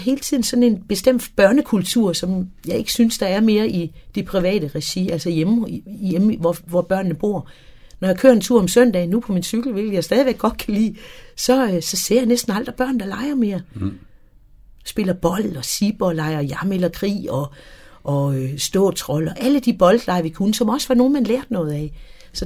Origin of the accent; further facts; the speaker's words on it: Schleswig, Schleswig-Holstein, Germany; da jeg gik i skole på Slesvig i skole, der gik jeg mine første 5 år i skole